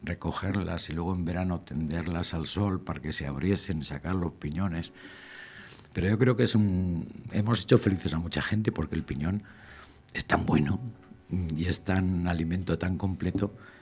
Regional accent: Sardón del Duero, Castile and León, Spain; Es que nací yo en el año 51, pues allí me parieron y allí crecí del año 51, digo. Nacimos en Sardón del Duero.

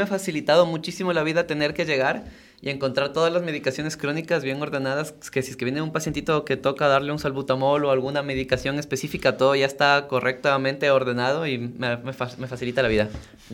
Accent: Tena, Napo, Ecuador; Vengo de la selva, yo vengo de la Amazonía, vengo del Tena

